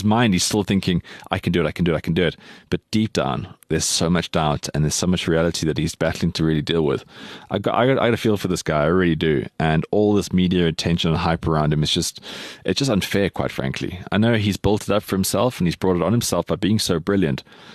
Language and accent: English; South Africa; So though as South African people and people of the normal world who play sports that are consecutive in action, it's strange for us, but this is the norm for them.